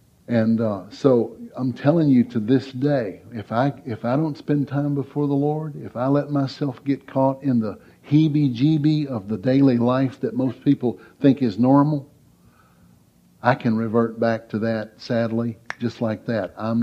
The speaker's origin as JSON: {"language": "English", "region": "Mississippi", "country": "United States", "tie": "born or raised there", "said": "I was raised in Southwest Mississippi where a lot of people's first words was an ugly one."}